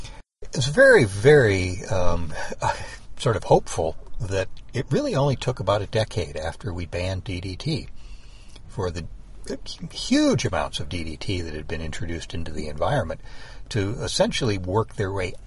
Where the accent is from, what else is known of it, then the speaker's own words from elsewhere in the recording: Cleveland, Ohio, United States; In my hometown in Cleveland, Ohio, there were times when I was down bird watching at the mouth of the Cuyahoga River